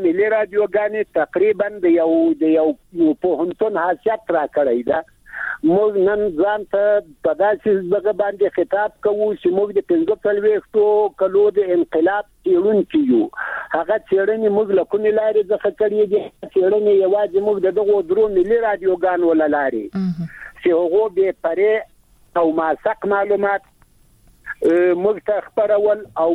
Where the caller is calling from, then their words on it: Ghazni, Afghanistan; د غزنی د ولایت د ناوی د ولسوالینه